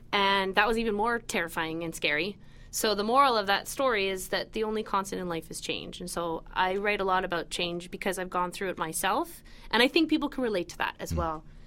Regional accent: Calgary, Alberta, Canada; now in Toronto, Canada; I'm originally from Calgary, Alberta

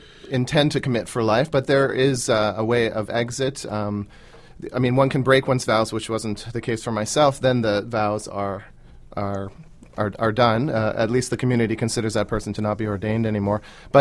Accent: Toronto, Ontario, Canada; I grew up in Toronto.

